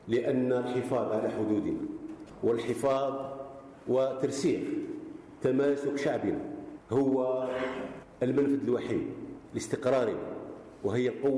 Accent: Algeria; لا يجب علينا أن ننسى كجزائريين أن هذا الوطن العزيز مر بمراحل صعبة وصعبة جدا

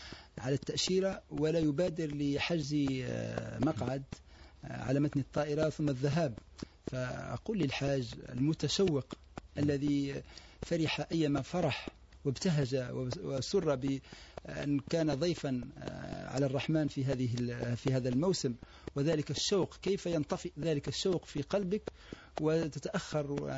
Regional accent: Algeria; هذا الإجراء الذي دخلناه نحن كجزائريين اختياريا بتوجيه من دولة الوزير الأول

